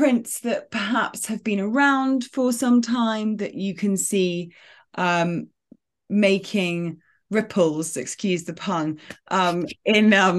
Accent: England, United Kingdom; as somebody, as an English person, yes, I've been to Yosemite

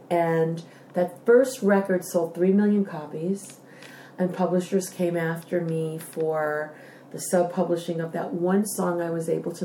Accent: Long Island, New York, United States; And I didn't live in Hollywood. I grew up on Long Island.

